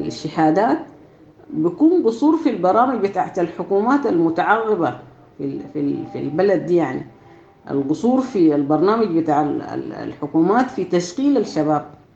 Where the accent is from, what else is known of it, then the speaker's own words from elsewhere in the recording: Sudan; عندنا في السودان